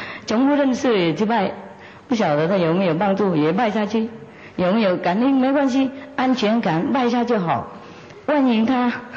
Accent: China; 所以我们中国人去哪里还是一样有一种道德的精神呢

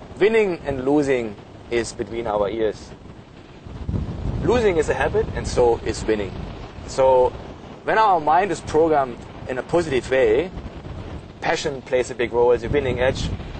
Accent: Australia; from Australia.

